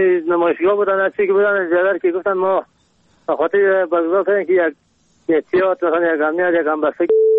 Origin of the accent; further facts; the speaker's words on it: Kabul, Afghanistan; از کابل هستم.